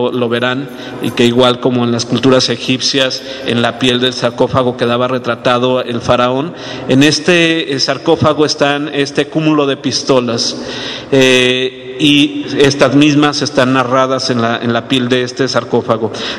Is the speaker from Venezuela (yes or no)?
no; Mexico; esa gran capacidad que como mexicanos poseemos todos al disponer los objetos